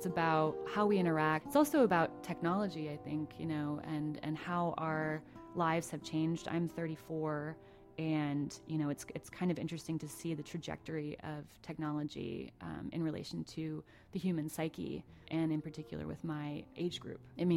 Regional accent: Williamsport, Pennsylvania, United States; I'm from Williamsport. I grew up in Loyal Sock, and I graduated from Loyal Sock High School in 2000.

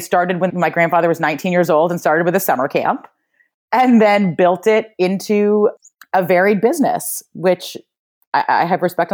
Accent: New York City, New York, United States; I grew up in New York City. I'm a New Yorker.

